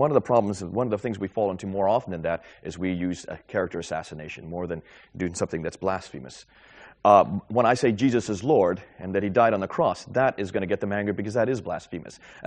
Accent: United States; As an American, I always get a reaction on that one.

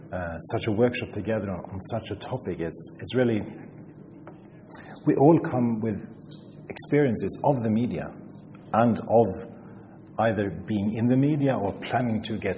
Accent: Sweden; now in Norway; I am originally from Sweden. I've been living as a persecuted minority in Norway for many years.

